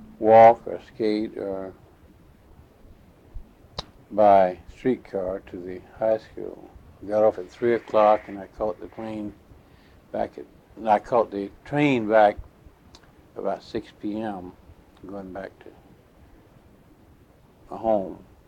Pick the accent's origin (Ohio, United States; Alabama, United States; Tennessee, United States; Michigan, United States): Alabama, United States; Vance; born there; also born or lived in Chunchula / Georgetown; I was born in Vance, Alabama, which is between near Birmingham, Alabama, on November 23, 1915. Before I was a year old, we moved to Chinchula, Alabama, which is about 18 miles north of Mobile.